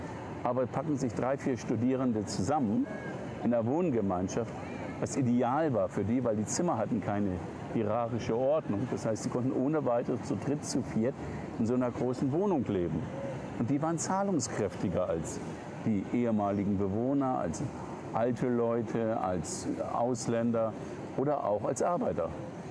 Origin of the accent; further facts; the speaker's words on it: Hamburg, Germany; now in Bonn, Germany; Ich komme aus Hamburg, bin hier auch nicht groß geworden im Rheinland und bin hier dann hergezogen und habe erst in Köln gearbeitet und dann die Professur in Bonn bekommen. Ich habe in Hamburg studiert